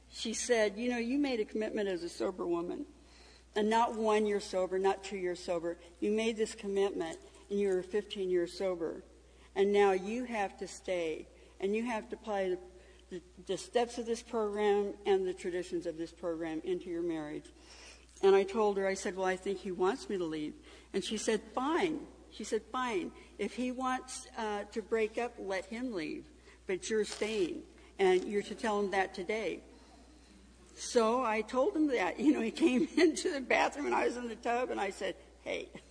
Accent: California, United States; now in Georgia, United States; I grew up in California. And I now live in Georgia.

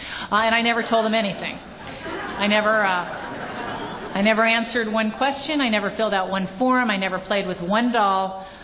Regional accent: Venice, California, United States; I grew up in Venice

